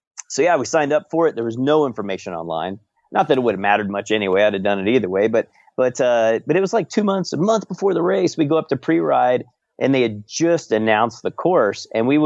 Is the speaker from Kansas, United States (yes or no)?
yes; Kansas, United States; I grew up in Kansas originally, and clay back there is everywhere, and there's a lot of mud everywhere, and some of it's reddish orange.